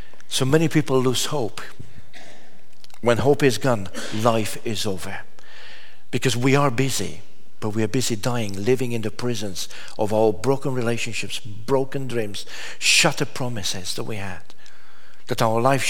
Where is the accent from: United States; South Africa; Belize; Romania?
Romania; Târgu Jiu, Gorj; I was telling you that on that journey back from Bucharest to Târgu Jiu, to my hometown, on the train, at about 6 o'clock in the evening